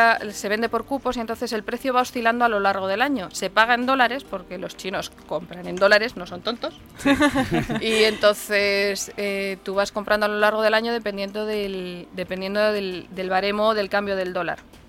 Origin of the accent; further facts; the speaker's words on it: Madrid, Community of Madrid, Spain; porque yo soy de Madrid y me traslado de vez en cuando a visitar la familia.